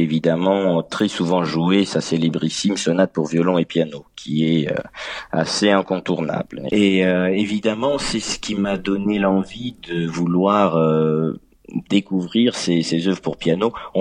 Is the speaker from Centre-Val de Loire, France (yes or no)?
no; Saint-Cloud, Île-de-France, France; born there; Je suis né à Saint-Cloud, près de Paris, et j'ai commencé le piano à l'âge de 5 ans.